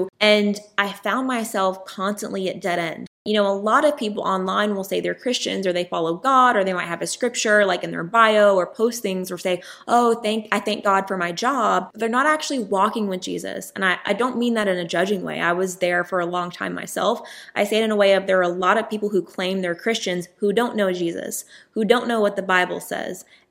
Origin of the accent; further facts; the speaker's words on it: Tennessee, United States; also born or lived in Los Angeles, United States; In my opinion, like growing up in Tennessee, everyone went to church, you know, it was like, you don't go to church. Where in LA, I never knew anyone that really went to church.